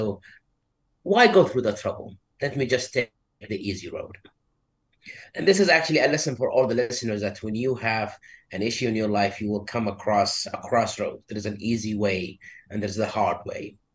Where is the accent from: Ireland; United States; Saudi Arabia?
Saudi Arabia; English is a second language; Well, I was born and raised in Saudi Arabia. I grew up in a small village in the southern side.